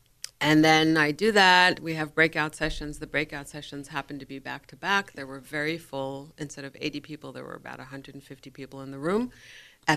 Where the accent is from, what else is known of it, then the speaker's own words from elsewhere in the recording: Germany; We were Persian Jews born and raised in Germany.